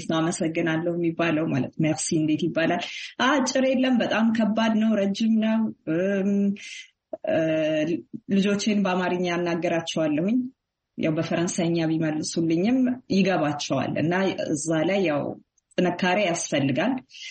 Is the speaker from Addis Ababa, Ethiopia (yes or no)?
yes; Addis Ababa, Ethiopia; moved away as an adult; also born or lived in Montpellier, France / Washington DC, United States; የተወለድኩትና ያደግኩት አዲስ አበባ ኢትዮጵያ ነው። ከእንግዲህ ከዜሮ ክፍል ከመዋለ ህጻናት እስከ 12ኛ ክፍል 12 ፕላስ 1 በሊሴ ገብረ ማርያም በአዲስ አበባ ከተማ ተምሬያለሁኝ።